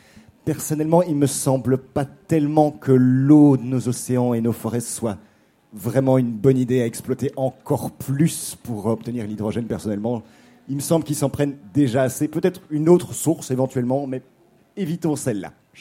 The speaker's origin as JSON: {"language": "French", "country": "Belgium", "said": "Je sais de quoi je parle, je viens de Belgique."}